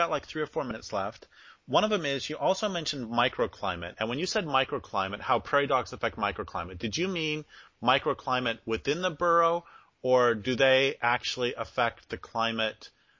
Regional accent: Colorado, United States; also born or lived in Nebraska; I was born in Nebraska and grew up in Colorado, and so I saw prairie dogs all the time

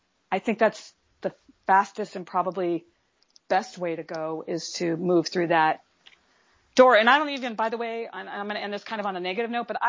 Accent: Hawaii, United States; as a Hawaiian person, I think that's one way. It's probably the strongest way to save my own people

